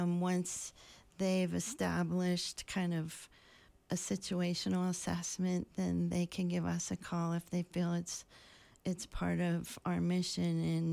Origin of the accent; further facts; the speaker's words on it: Pennsylvania, United States; I came from Pennsylvania, and we did not have anything like this there.